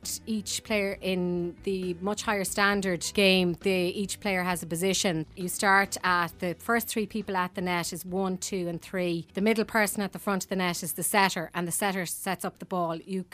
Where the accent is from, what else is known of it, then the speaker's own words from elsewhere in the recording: Limerick, Munster, Ireland; I'm older than 21. I'm from Limerick.